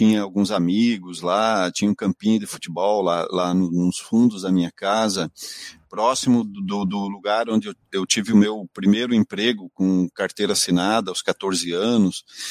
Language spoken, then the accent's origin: Portuguese; Pato Branco, Paraná, Brazil; a maior parte da minha infância se deu em Pato Branco.